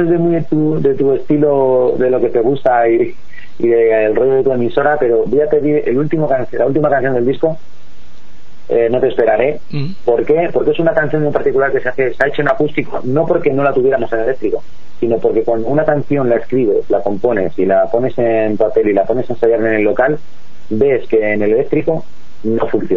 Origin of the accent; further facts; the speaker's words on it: Hortaleza, Community of Madrid, Spain; resulta que hay cuatro de Torrejón, uno de Hortaleza, que soy yo, y solamente uno de Coslada.